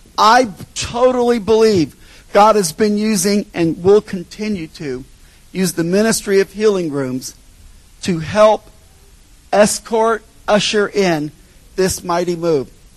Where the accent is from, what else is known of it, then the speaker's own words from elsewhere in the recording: United States; I know I'm from America. Me and Dee Dee are Americans